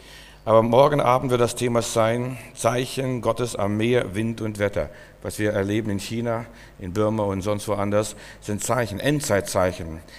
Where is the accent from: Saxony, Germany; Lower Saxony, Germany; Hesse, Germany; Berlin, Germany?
Berlin, Germany; wo kommen Sie her? Sage ich, aus Berlin.